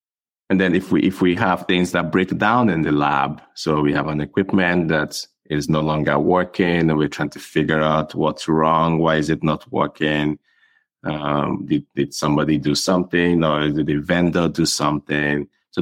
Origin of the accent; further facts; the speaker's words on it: Nigeria; I think growing up in Nigeria, I never really dreamed of becoming a professor as my full-time career.